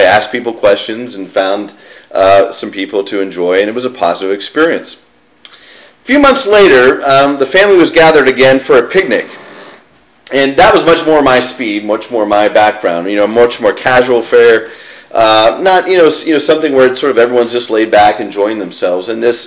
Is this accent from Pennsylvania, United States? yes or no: yes; Pennsylvania, United States; I grew up in Western Pennsylvania, kind of a rural location.